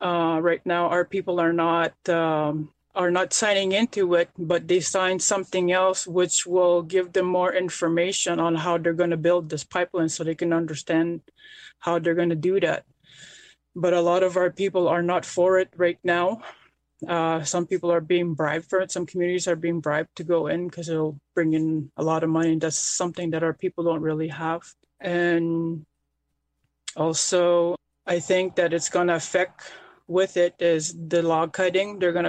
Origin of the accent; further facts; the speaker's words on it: Barrier Lake, Quebec, Canada; I was raised in Barrier Lake, which is also known as Rapid Lake. I used to live with a community there till I was maybe 14, 15 years old.